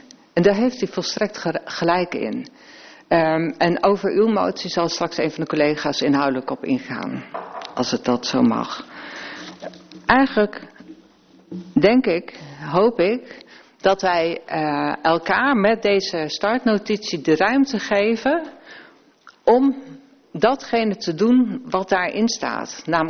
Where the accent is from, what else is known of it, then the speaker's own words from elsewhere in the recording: Groningen, Netherlands; accent: Groningen; Ik heb echt mijn hele jeugd gestreden om mijn Groningse accent te verliezen.